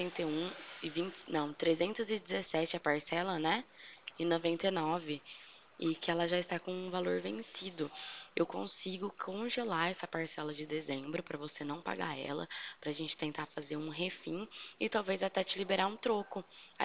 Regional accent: Pirassununga, São Paulo, Brazil; eu sou daqui da cidade de Pirassununga também, tá? Fico localizada aqui no centro.

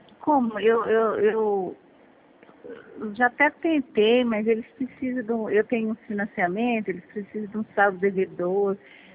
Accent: São Gabriel do Oeste, Mato Grosso do Sul, Brazil; Não, sou de São Gabriel do Oeste.

